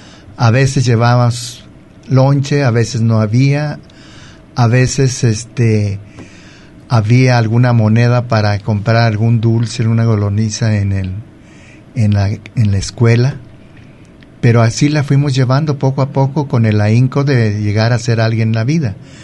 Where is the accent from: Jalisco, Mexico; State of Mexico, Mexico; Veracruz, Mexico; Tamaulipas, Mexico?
Jalisco, Mexico; Colotlán; yo nací en Colotlán, Jalisco, me crié aquí en Colotlán. Mis familiares vivieron aquí en Colotlán